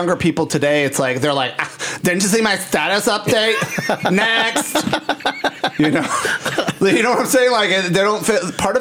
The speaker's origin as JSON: {"language": "English", "country": "Puerto Rico", "said": "yes, I am from Puerto Rico"}